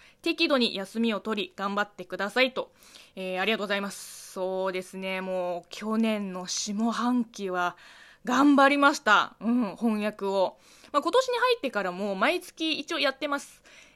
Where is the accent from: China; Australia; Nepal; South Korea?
China; 中国生まれ中国育ちの … があなたの質問に答えていく Q&A ラジオとなっております。